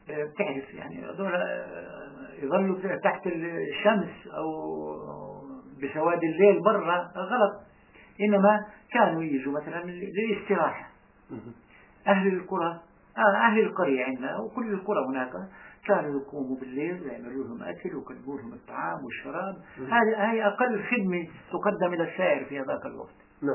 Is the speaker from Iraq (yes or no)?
yes; Iraq; كان مع جماعه وخيلهم موجود عندنا في العراق.